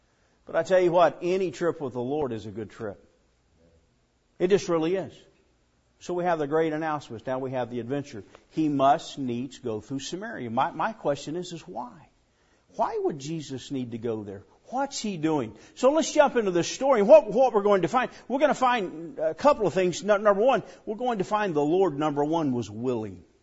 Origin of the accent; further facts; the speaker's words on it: Bergman, Arkansas, United States; I'm from Podunk. Bergman, Arkansas is a town of 418 people. It's a metropolitan area.